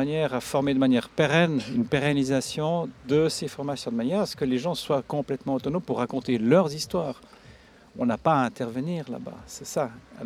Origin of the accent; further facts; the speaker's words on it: Switzerland; c'est moi, je viens de Suisse